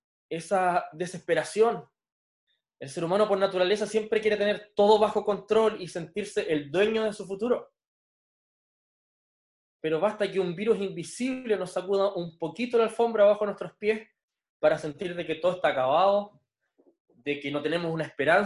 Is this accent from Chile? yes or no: yes; Magallanes, Chile; como magallánicos, como chilenos, como habitantes de este mundo en el año 2020